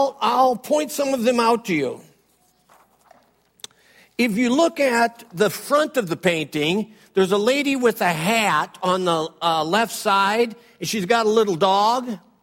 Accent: Cleveland, Ohio, United States; okay, I know this isn't good French, but I'm from Cleveland, Ohio. I do the best I can.

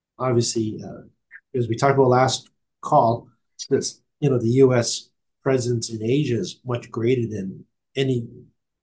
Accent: Quincy, Massachusetts, United States; And we tend to forget, since we're from Quincy, Boston is, despite the traffic, and the T, it's not that far.

